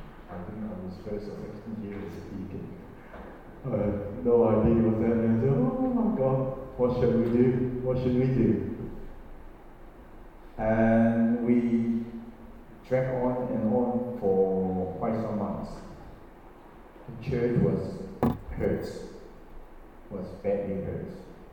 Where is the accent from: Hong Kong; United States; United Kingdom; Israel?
Hong Kong; In Hong Kong, sorry, I was from Hong Kong, and I'm from Hong Kong, and they do a lot of those things.